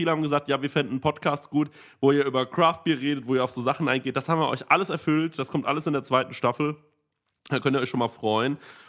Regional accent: North Rhine-Westphalia, Germany; wie man das so macht bei uns im Ruhrpott.

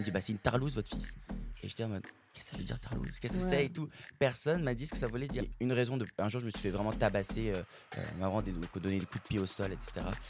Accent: Valbonne, Provence-Alpes-Côte d'Azur, France; je viens de Valbonne, exactement de la même ville, c'est dingue. Je viens du lycée Simone Veil.

